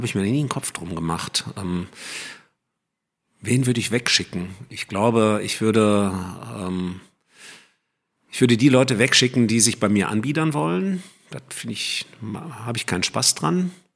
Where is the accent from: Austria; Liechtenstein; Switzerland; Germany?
Germany; Rhineland; Ich bin auch gerne ein Rheinländer, so ist das nicht. Ich bin ja im Rheinland aufgewachsen